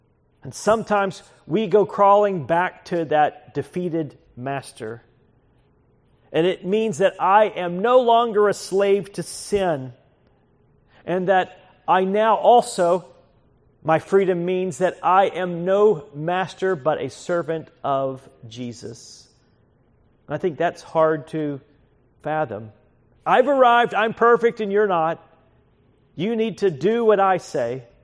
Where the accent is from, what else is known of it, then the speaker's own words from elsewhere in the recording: United States; As an American, I want my life to matter.